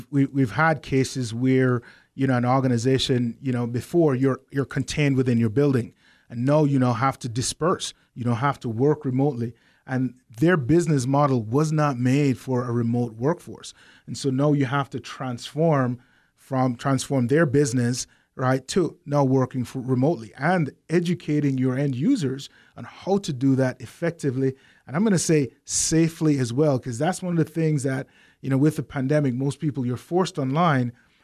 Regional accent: Kingston, Jamaica; But yeah, I'm originally from Kingston. I'm an island boy. I walk around in sandals.

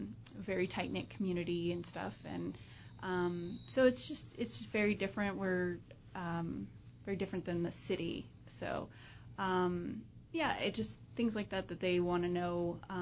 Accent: California, United States; Well, I grew up in California. I know that's a bad word here.

